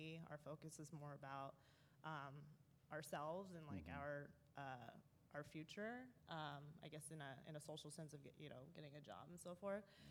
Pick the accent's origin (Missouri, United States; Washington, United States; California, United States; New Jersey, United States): Washington, United States; Olympia; So I grew up in Olympia, Washington. It was a predominantly Caucasian community, conservative background.